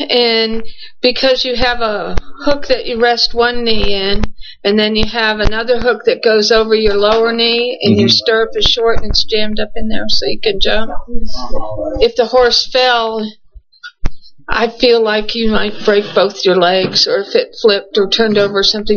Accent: Clarks Summit, Pennsylvania, United States; I'm from Clark Summit, Pennsylvania, which is in the northeast corner near Scranton, Wilkes-Barre.

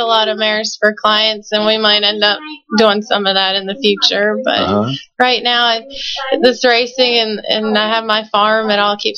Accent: Pennsylvania, United States; Pennsylvania.

